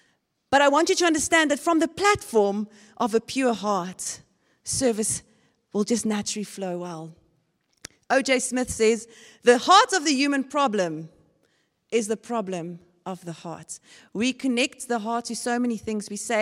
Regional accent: George, Western Cape, South Africa; I'm from George.

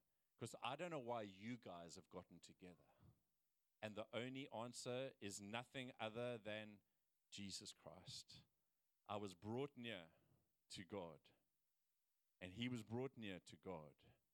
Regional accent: Cape Town, Western Cape, South Africa; like we come from Cape Town where unless you water it, it doesn't grow, you know

